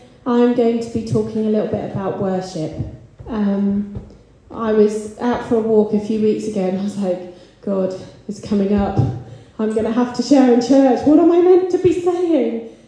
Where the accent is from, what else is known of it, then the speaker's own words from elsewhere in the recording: Burnham-on-Sea, South West England, United Kingdom; also born or lived in Herefordshire; So I was born in Herefordshire, and at the age of three, we moved to Burnham-on-Sea, which is a bit further down the motorway.